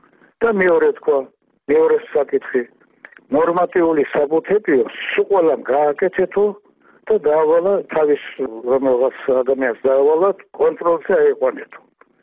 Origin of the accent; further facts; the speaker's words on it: Tbilisi, Georgia; born there; მაგრამ მე ხომ თბილისში დავიბადე კაცო.